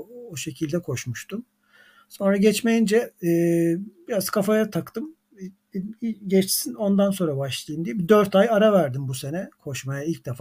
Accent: Adana, Turkey; moved away as an adult; now in Istanbul, Turkey; 1971 yılında doğdum ben. Adana'da doğdum. Orada doğdum, büyüdüm. Şu anda İstanbul'da yaşıyorum. İşte üniversite için gelmiştim İstanbul'a. Sonra kaldık burada. 38 yaşında başladım ben koşmaya.

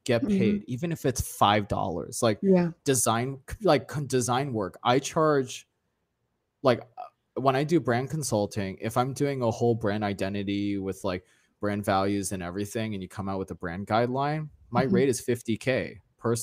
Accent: United States; because I can say this because I'm Asian American.

